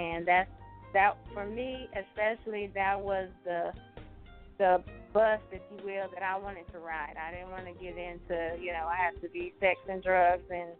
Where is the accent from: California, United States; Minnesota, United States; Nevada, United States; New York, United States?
California, United States; Los Angeles; now in South Carolina, United States; Currently I dwell in South Carolina. I'm originally from Los Angeles